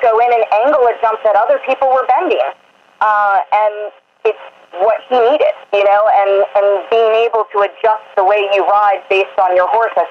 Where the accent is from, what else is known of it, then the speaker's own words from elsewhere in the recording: Maryland, United States; And I grew up at Wauradaka in Maryland